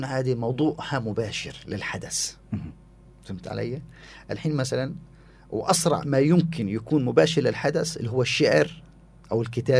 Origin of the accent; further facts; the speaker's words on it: Palestine; أنا كإنسان كفنان فلسطيني، يجب كل تفكيري واهتمامي في قضية فلسطين.